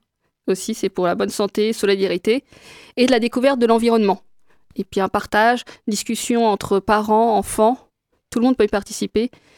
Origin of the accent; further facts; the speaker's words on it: Le Mans, Pays de la Loire, France; Et en plus, c'est sur le Mans, donc ma ville natale, et elle est très peu connue.